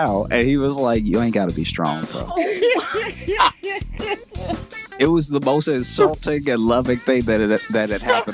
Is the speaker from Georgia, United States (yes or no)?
no; Louisiana, United States; also born or lived in Chicago; I grew up in Louisiana, but I started comedy in Chicago.